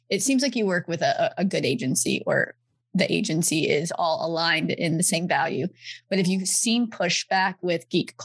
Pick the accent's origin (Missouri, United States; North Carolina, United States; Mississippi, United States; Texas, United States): Texas, United States; I hail from Texas, and there are so many people that I know who would want to step out into this